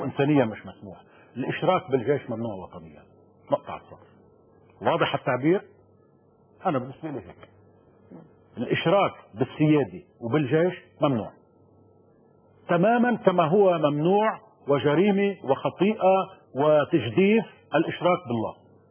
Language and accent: Arabic; Lebanon; مطلوب من العالم يكون لبناني اكثر مني انا كلبناني شو بدي اعمل اكثر من هيك